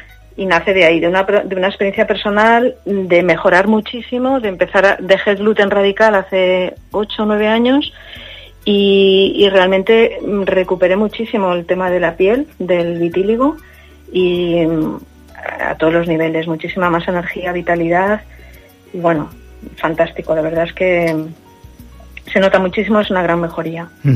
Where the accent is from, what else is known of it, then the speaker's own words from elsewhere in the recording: A Coruña, Galicia, Spain; yo soy de origen gallego, de La Coruña, y ahí ya sabéis que hay mucha tradición de buenos panes.